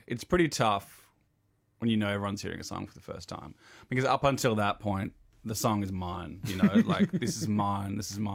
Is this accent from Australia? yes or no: yes; Australia; I was like, maybe this is going easy because I'm Australian.